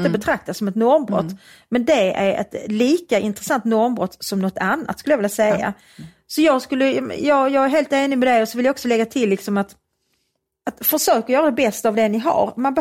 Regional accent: Svedala, Skåne, Sweden; Och jag jobbade extra som barnflicka hos en frisör i Svedala, där jag växte upp

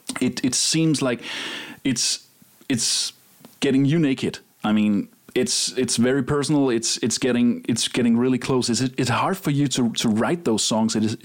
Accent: Denmark; English is a second language; Well, I'm from Denmark, so the U.S. is pretty far away.

